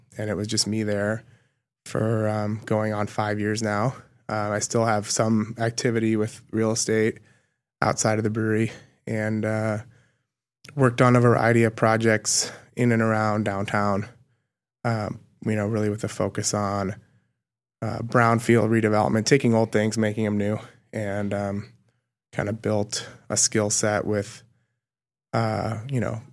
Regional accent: Milwaukee, Wisconsin, United States; So I grew up in Milwaukee, lived here all my life, and made a conscious decision actually just to get a little time outside of the state for college.

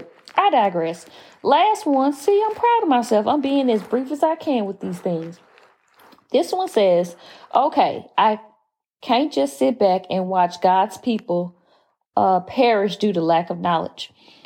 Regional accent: Southern US, United States; well, I know I'm a Southerner

